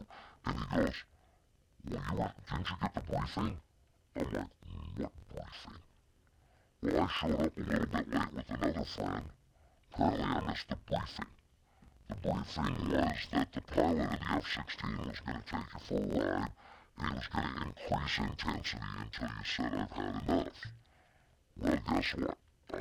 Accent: Great Falls, Montana, United States; And I grew up in Great Falls, Montana, and this thing, the sonic booms above me.

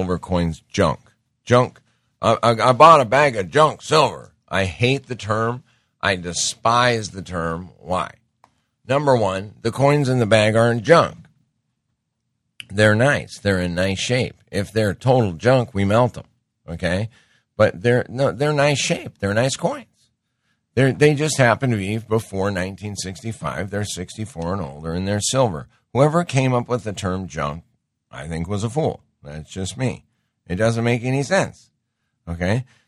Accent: Montana, United States; And because I grew up in Montana and went to college in Bozeman, I got to test these things out in snow like you can't believe.

